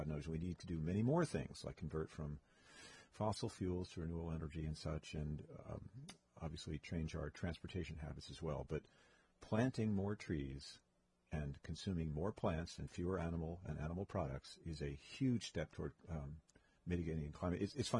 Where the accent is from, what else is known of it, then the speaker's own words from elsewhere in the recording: New York City, New York, United States; since I was a little kid growing up in New York City and then New York State